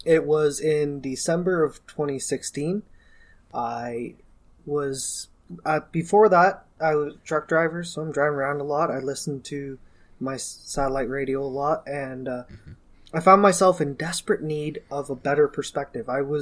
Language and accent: English; London, Ontario, Canada; In my hometown, actually, in London, Ontario, I got to vote with a ranked ballot for the first time